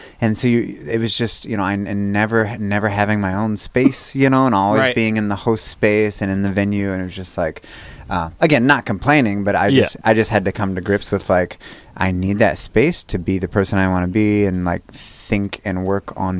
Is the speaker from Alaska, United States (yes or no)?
yes; Alaska, United States; it was back home in Alaska, in my home state, touring.